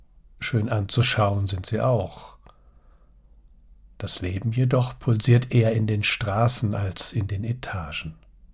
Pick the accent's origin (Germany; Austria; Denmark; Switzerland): Germany; Frankfurt, Hesse; Als Frankfurter sind mir Türme nicht fremd.